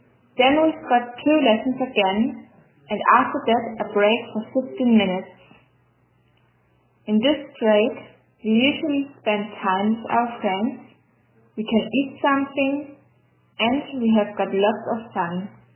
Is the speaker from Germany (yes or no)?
yes; Germany; English is a second language; and I'm from Germany